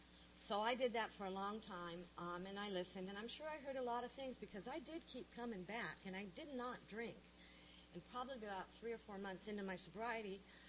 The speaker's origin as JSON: {"language": "English", "town": "San Diego", "region": "California", "country": "United States", "tie": "born or raised there", "said": "Anyway, I'm born and raised in San Diego. I come from a very large family."}